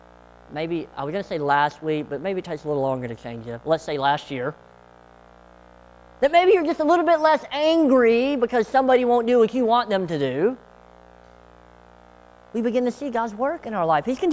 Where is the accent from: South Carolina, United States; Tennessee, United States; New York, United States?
Tennessee, United States; If that's good English, I don't know. I'm from Tennessee, so it works for me.